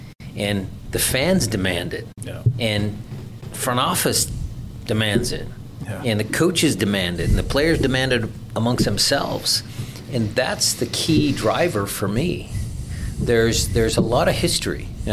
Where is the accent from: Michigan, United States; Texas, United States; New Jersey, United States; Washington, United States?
Washington, United States; Seattle; coming from a perspective of being born and raised in Seattle.